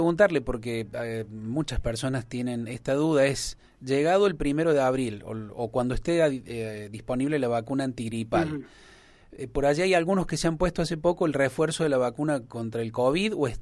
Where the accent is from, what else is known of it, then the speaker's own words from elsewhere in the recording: Monte Caseros, Corrientes, Argentina; Yo soy de Monte Caseros, allí en...